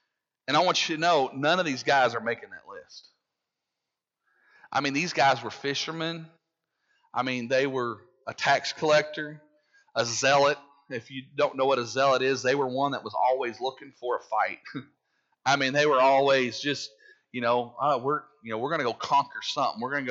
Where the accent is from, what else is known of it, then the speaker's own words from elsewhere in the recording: Arkansas, United States; We're from Arkansas. You know, people consider us a bunch of hicks. You know, how can anything good come from Arkansas?